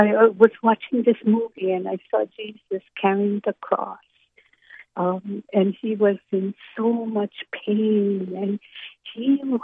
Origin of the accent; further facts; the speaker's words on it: Honolulu, Hawaii, United States; Right here in Honolulu, Hawaii, down in Kaka'ako.